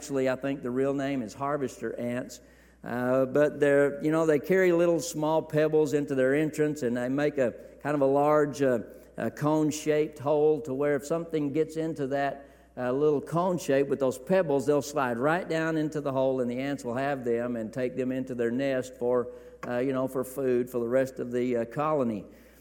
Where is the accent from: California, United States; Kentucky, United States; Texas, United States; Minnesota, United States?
Texas, United States; Kermit; Now, I'm from West Texas. Probably couldn't tell I was from Texas because of my accent.